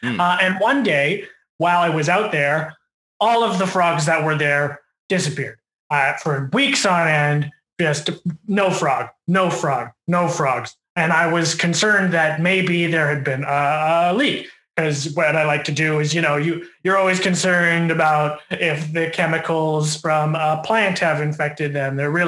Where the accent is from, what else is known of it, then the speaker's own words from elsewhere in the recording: Bella Coola, British Columbia, Canada; I am from Bella Coola, British Columbia. I've lived there my entire life.